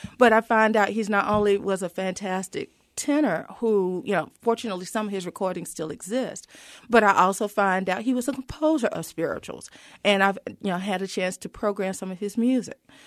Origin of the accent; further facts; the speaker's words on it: North Carolina, United States; now in Iowa, United States; No, I'm originally from North Carolina.